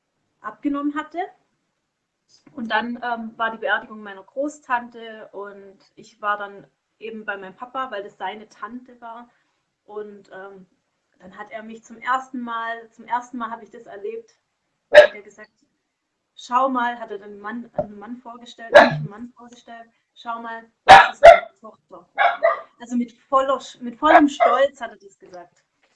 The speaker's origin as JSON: {"language": "German", "town": "Konstanz", "region": "Baden-Württemberg", "country": "Germany", "tie": "born or raised there", "also_born_or_lived": "Bad Säckingen", "said": "damals hatte ich woanders gewohnt, an der Schweizer Grenze in Bad Säckingen, da ist mein Geburtsort. Und dann sind wir weggezogen nach Konstanz. Und dann haben wir dort eben gelebt und danach sind wir ziemlich oft umgezogen."}